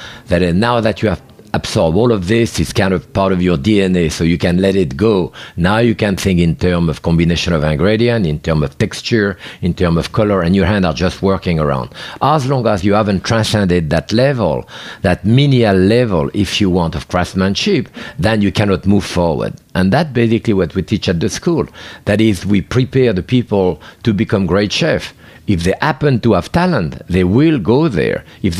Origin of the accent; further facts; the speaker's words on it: Bourg-en-Bresse, Auvergne-Rhône-Alpes, France; because I came from Bourg-en-Bresse, the chicken of Brest in France